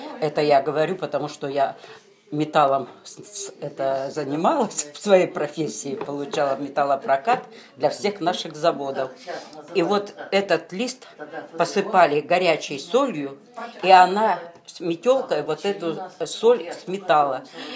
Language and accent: Russian; Luhansk, Luhansk Oblast, Ukraine; born there; Так, 14 октября 1939 года в городе Луганске на Украине